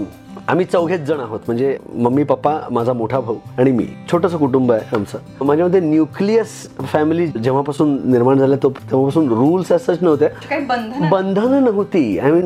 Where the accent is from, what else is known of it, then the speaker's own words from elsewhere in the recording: Kurla, Maharashtra, India; कुर्ल्याला. आणि तिकडे माझा जन्म झाला कुर्ल्यात.